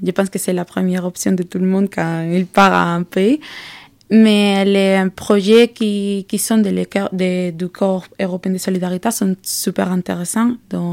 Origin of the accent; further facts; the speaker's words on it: Granada, Andalusia, Spain; French is a second language; je viens de l'Espagne, de Granada, une petite ville à l'Andalousie. Et je suis ici pour faire un volontariat européen avec le Corps européen de solidarité. Et j'étudie les sciences politiques à l'Espagne et j'ai 25 ans.